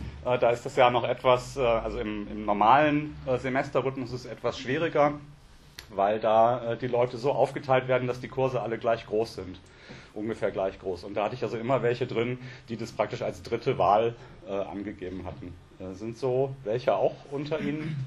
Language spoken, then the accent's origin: German; Rhineland, Germany; now in Bavaria, Germany; Ich bin ursprünglich aus dem Rheinland, aber seit 2000 in Bayern.